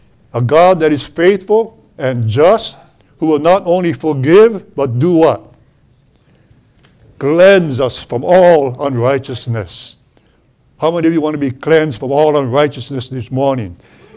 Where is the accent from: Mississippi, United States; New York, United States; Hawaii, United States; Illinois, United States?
Hawaii, United States; Molokai; The island that I grew up on in Hawaii called Molokai had a little peninsula on the north shore called Kalaupapa.